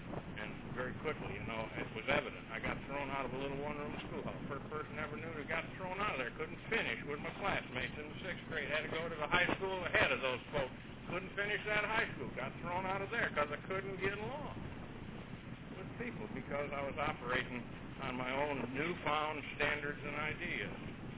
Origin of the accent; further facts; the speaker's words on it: New York, United States; a farm in the Finger Lakes region of upstate New York.